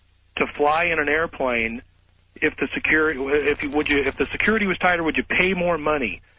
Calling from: Peoria, Illinois, United States; Hi, Art. I'm calling from Peoria, Illinois.

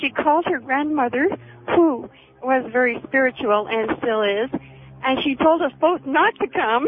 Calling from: Vancouver, British Columbia, Canada; I'm calling from Vancouver, B.C., Canada

